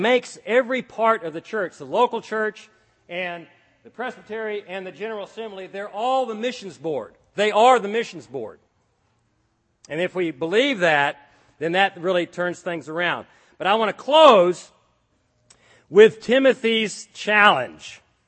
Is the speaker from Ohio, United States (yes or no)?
no; Texas, United States; I'm from Texas. I would never exaggerate.